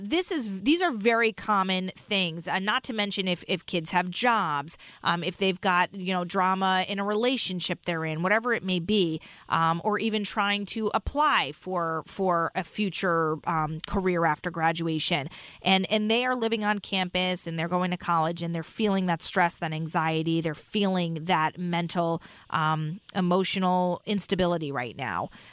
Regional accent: Connecticut, United States; moved away as an adult; because we grew up, we were born and raised in Connecticut, we kind of wanted a little bit of breathing room from our parents, so we left the state.

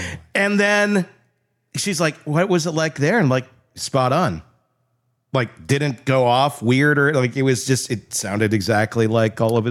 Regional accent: Wisconsin, United States; Now, we didn't have poutine growing up in Wisconsin

